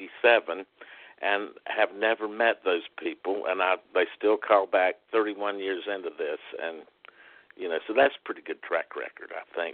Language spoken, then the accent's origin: English; South Carolina, United States; And growing up in South Carolina was, you know, a really oddball place.